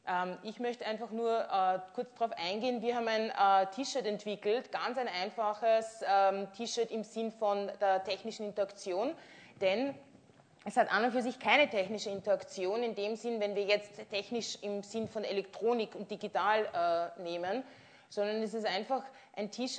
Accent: Burgenland, Austria; Und da bin ich im Burgenland aufgewachsen

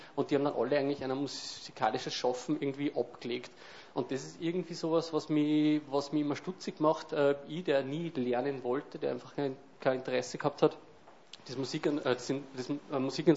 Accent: Upper Austria, Austria; also ich bin selber halt aus Helmundsweil im Mühlviertel, bin ich groß geworden.

